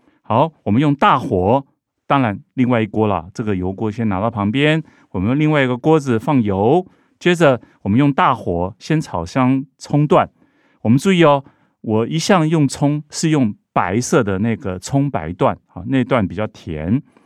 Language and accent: Chinese; Taiwan; 我们台湾人吃这个茄子很喜欢加九层塔的。